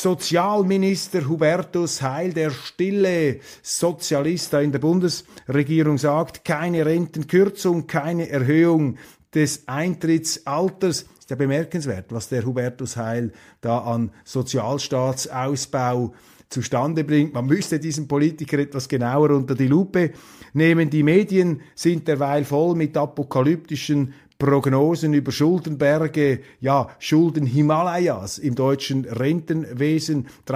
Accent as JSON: {"language": "German", "country": "Switzerland", "said": "Und das ist für mich als Schweizer natürlich eine wichtige Information"}